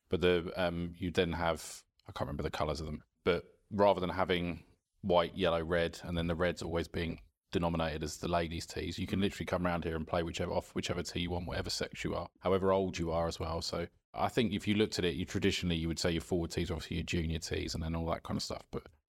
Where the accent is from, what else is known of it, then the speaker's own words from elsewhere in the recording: Esher, South East England, United Kingdom; He worked in a golf club in a place near where I grew up in Esher